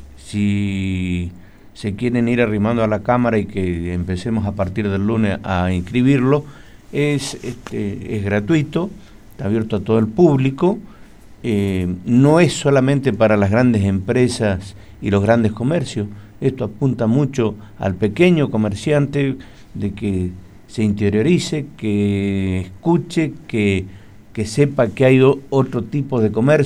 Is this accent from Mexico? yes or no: no; Argentina; Los que estamos dormidos somos los argentinos, una vez más.